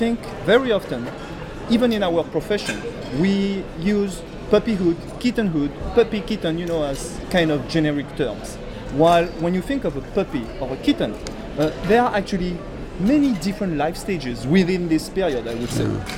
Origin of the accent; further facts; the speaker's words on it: France; accent: French; with my French accent, sometimes it doesn't come out properly